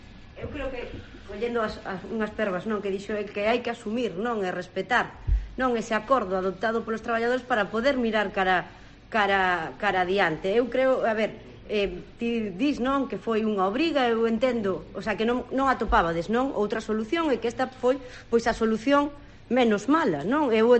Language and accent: Galician; Galicia, Spain; eu, que son veciña da Mariña, que vivín toda a miña vida na Mariña